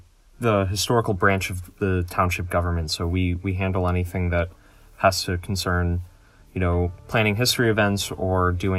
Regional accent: Pennsylvania, United States; And I'm actually in my hometown in Bucks County right now because I worked as a poll worker in the election

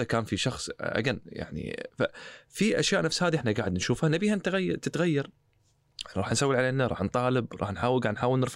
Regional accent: Kuwait; إحنا عندنا بالكويت

